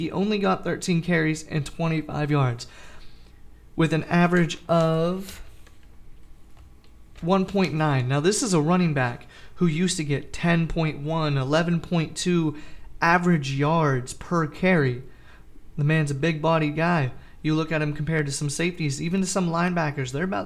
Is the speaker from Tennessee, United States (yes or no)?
no; Pennsylvania, United States; Panthers and Pittsburgh Steelers practice together on Latrobe Field. It was a small field close to my hometown.